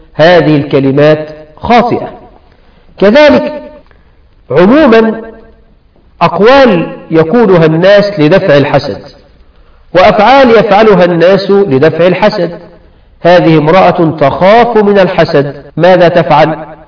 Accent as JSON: {"language": "Arabic", "country": "Egypt", "said": "عندنا في الريف في مصر وفي المناطق الشعبية"}